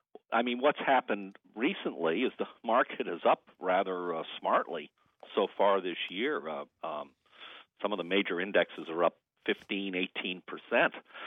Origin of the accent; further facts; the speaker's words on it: Washington, District of Columbia, United States; I grew up in Washington, and my father had a distinction